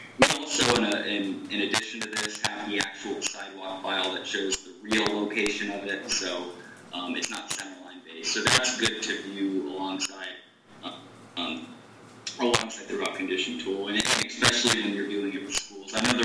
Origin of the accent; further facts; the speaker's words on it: Orlando, Florida, United States; It's something I actually never did because I grew up in the Dr. Phillips area of Orlando.